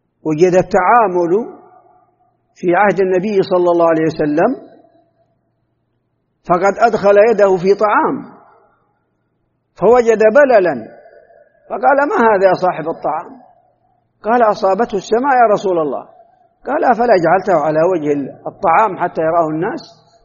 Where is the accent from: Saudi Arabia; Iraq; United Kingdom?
Saudi Arabia; لقد كانت بلادنا المملكة العربية السعودية برهة من الزمن